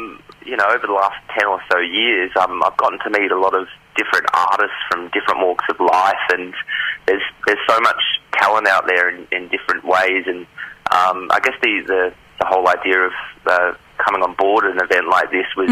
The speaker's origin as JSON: {"language": "English", "town": "Adelaide", "region": "South Australia", "country": "Australia", "moved": "yes", "said": "I personally started out in theatre, and I moved over from Adelaide to do to get into theatre and acting and so forth."}